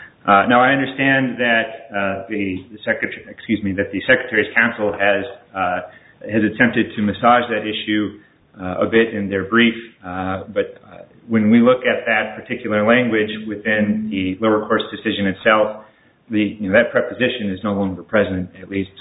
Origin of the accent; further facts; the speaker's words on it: Milwaukee, Wisconsin, United States; I'm here from Milwaukee, Wisconsin